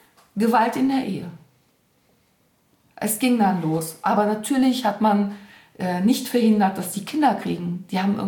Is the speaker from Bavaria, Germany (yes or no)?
no; Cologne, North Rhine-Westphalia, Germany; ich bin hier in Zollstock groß geworden.